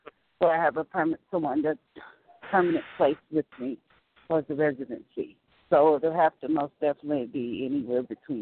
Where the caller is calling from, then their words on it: Denver, Colorado, United States; I'm calling from Denver, Colorado.